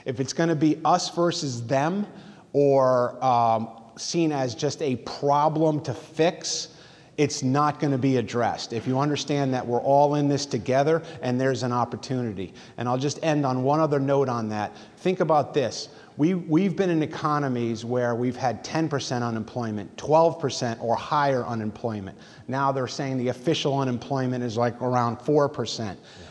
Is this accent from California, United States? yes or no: no; Maine, United States; So I mentioned that I'm from Maine.